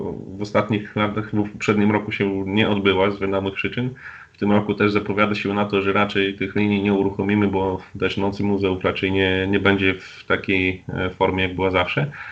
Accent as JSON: {"language": "Polish", "town": "Białystok", "region": "Podlaskie Voivodeship", "country": "Poland", "tie": "born or raised there", "said": "mimo że mieszkam w Białymstoku od urodzenia"}